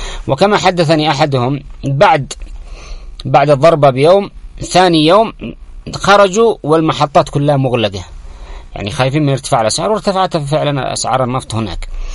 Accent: Yemen

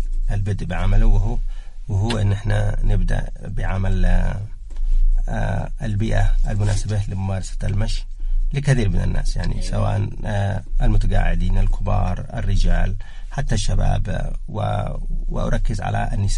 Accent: Sanaa, Yemen; يعني عندنا في صنعاء

